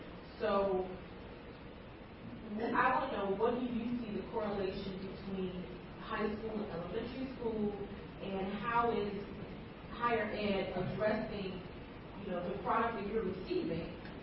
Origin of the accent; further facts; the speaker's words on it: Chicago, Illinois, United States; I'm from Chicago as well